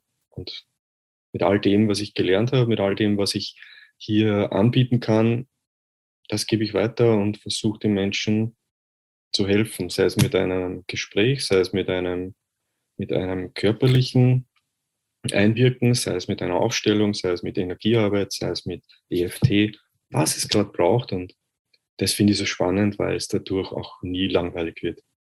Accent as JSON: {"language": "German", "region": "Vienna", "country": "Austria", "said": "wie ihr wahrscheinlich hören könnt. Ich bin aus Österreich, aus Wien. Ich hoffe, ihr könnt meinen Dialekt verstehen."}